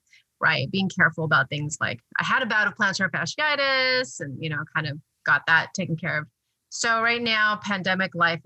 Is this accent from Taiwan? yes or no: yes; Taiwan; now in United States; I'm from Taiwan. I'm Chinese American.